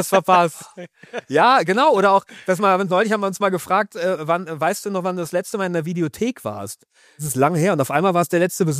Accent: North Rhine-Westphalia, Germany; wie das in diesen Arbeitervierteln im Ruhrgebiet, ich komme ja auch aus der Nähe, wie das da aussah.

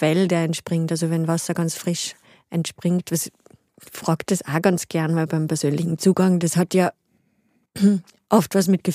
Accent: Upper Austria, Austria; weil ich bin ja aus Oberösterreich

